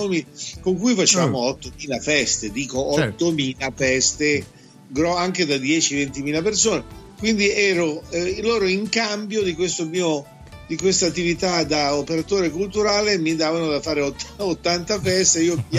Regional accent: Cuneo, Piedmont, Italy; also born or lived in Rome; io sono scappato da Cuneo perché Cuneo era insopportabile per me, che ero nato a Roma

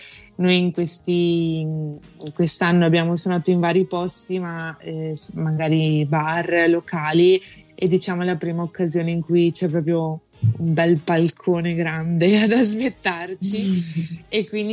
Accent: Verona, Veneto, Italy; noi siamo di Verona, quindi suoniamo spesso in locali qui a Verona

